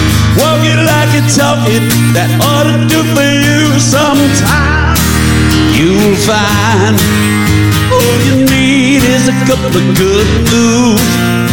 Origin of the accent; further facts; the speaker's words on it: Hattiesburg, Mississippi, United States; You know, I got deep, deep roots in the Magnolia State. I was born and raised in Hattiesburg, and I had aunts and uncles all in New Orleans and Jackson, right?